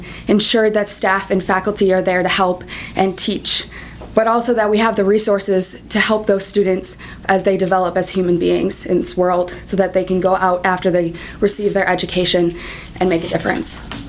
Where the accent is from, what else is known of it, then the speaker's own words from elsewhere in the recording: Cannon Falls, Minnesota, United States; also born or lived in Eagan; I was born in Eagan, but I was raised in Cannon Falls, Minnesota, with 3 siblings amongst the cornfields and the forest.